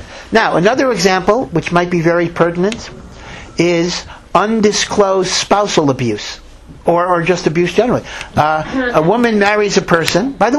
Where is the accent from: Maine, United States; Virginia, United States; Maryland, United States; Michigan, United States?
Maryland, United States; Silver Spring; you know, I come from Silver Spring, Maryland.